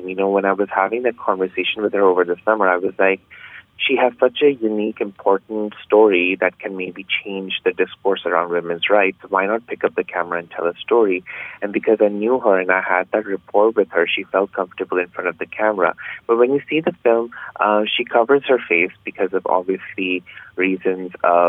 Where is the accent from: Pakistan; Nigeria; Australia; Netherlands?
Pakistan; now in United States; So I'm actually originally from Pakistan. So I'm a journalist there. I also host my talk show in Pakistan. And right now I'm in Hawaii doing my PhD.